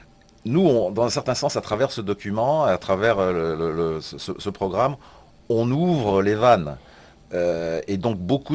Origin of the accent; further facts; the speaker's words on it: Canada; Moi je ne suis pas français, juste en passant, je suis canadien.